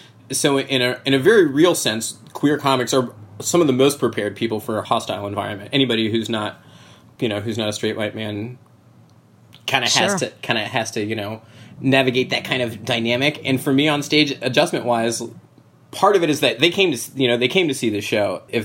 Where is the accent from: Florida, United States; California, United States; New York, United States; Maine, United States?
Florida, United States; I like growing up in Florida is a weird place. So like disaster preparation is kind of baked into your mentality growing up.